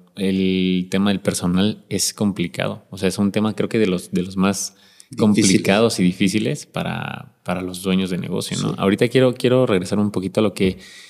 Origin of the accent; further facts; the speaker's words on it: Mexico City, Mexico; now in Querétaro, Mexico; Venimos de Ciudad de México y de repente un fin de semana vas y ahora le me echo una birria aquí.